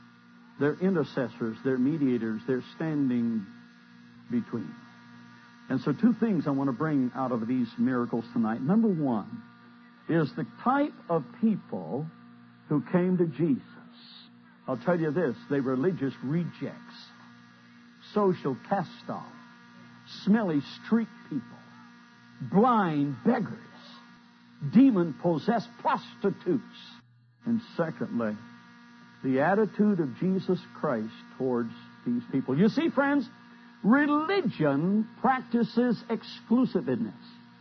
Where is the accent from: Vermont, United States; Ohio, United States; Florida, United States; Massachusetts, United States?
Vermont, United States; And I said, hey, I'm from Vermont. If you don't know what that means, it means this.